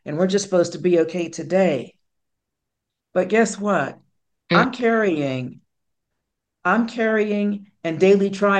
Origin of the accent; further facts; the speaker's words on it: Pittsburgh, Pennsylvania, United States; I spoke about being an only child growing up in Pittsburgh and whatnot.